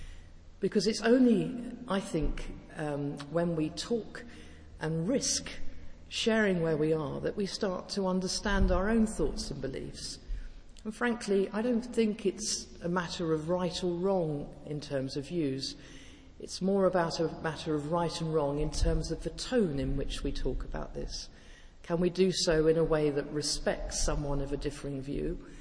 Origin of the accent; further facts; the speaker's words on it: Guernsey; I come from Guernsey in the Channel Islands, and for those of you who've been there, it's a beautiful island, but it is caught in a little bit of a time warp. I suggest we're about 50 years behind the mainland.